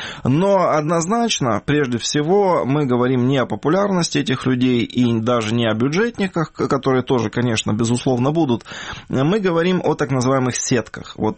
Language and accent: Russian; Donbas, Ukraine; я как человек из Донбасса, я лично наблюдал и неоднократно, я знаю, как делаются фальсификации